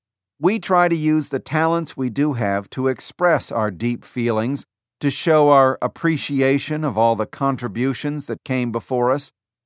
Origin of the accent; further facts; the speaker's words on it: California, United States; but I don't know that way, because I am middle class from California.